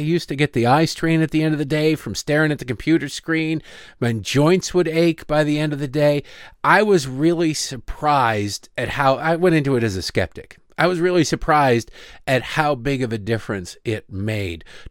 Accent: Redford, Michigan, United States; My uncle and my godfather ran the parks and rec in the city I grew up in Redford, Michigan.

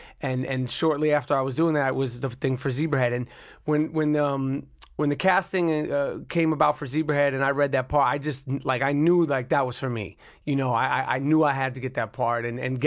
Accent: Manhattan, New York, United States; I grew up, you know, in New York City, and because of basketball and because of hip-hop, you know, I'm from Manhattan, but I wound up spending a lot of time in the Brownsville section of Brooklyn and in Harlem.

